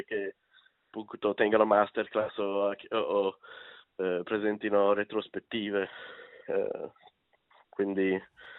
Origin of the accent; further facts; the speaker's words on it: Hungary; essendo ungherese anch'io